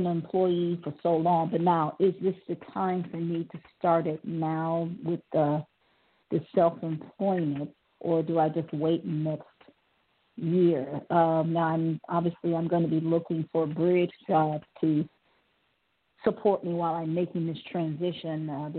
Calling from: Ohio, United States; calling from Ohio.

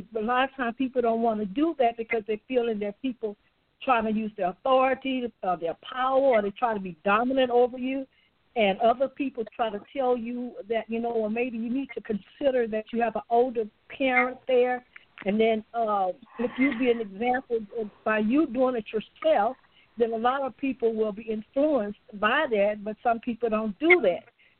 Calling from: Lexington, Louisiana, United States; I'm calling from Lexington, Louisiana.

